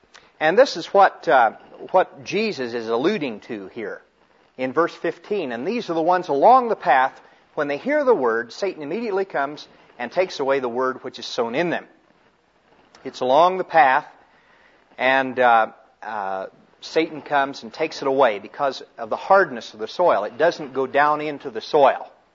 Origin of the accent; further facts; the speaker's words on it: Kansas, United States; but I grew up in Kansas where we plow.